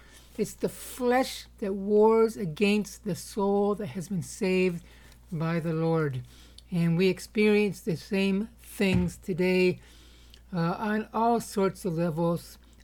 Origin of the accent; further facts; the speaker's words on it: Canada; I was not a citizen. I was a resident alien because my citizenship was in Canada. As a Canadian, in a biblical sense, I am a resident alien in Canada. My real citizenship is in the kingdom of God.